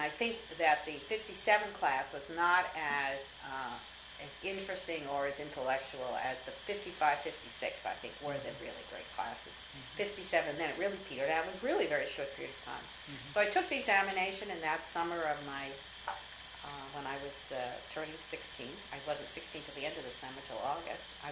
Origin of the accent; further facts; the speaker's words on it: Brownsville, New York, United States; where I was raised in Brownsville, which was a working class, and very much, there was a lot of political activity among some of the people that were there.